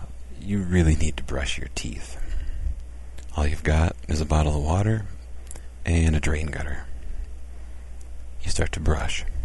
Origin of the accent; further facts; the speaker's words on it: Minnesota, United States; This is kind of close to home, being a Minnesotan and knowing how Minnesota is towards issues of faith and being an atheist.